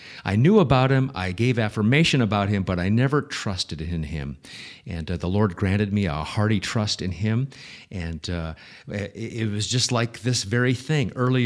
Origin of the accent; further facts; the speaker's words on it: Nebraska, United States; Well, it's interesting growing up in Nebraska, if you're leading in, you want me to lead into that.